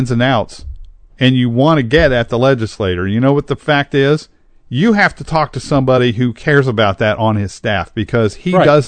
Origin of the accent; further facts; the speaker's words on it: Kansas, United States; born there; I was born in Kansas and I was born on a Navy base.